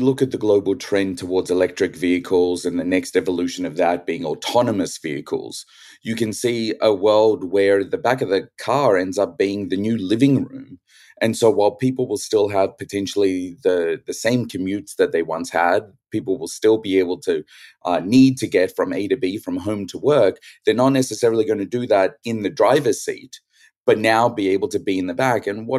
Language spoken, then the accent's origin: English; Sydney, New South Wales, Australia; Really excited to be back in Australia, my hometown, Sydney